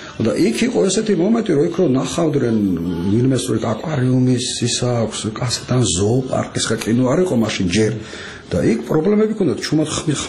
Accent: Tbilisi, Georgia; მე გავიზარდე ფიროსმანის ქუჩაზე, ოქროს უბანი ერქვა, ყველა ძველი ბიჭი ცხოვრობდა

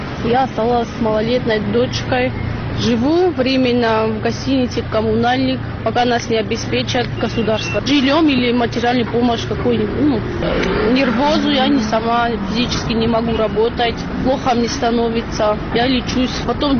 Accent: South Ossetia, Georgia; Мы сами тоже родом с Южной Осетии.

